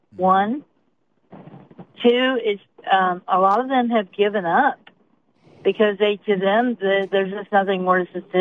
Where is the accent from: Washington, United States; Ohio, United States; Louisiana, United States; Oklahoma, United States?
Oklahoma, United States; Tulsa; even in my hometown of Tulsa, they're going to keep going back.